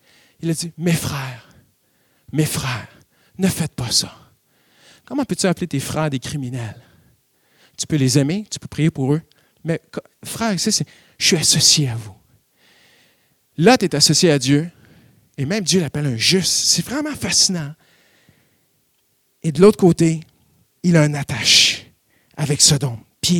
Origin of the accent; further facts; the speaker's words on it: Canada; On a une expression chez nous au Canada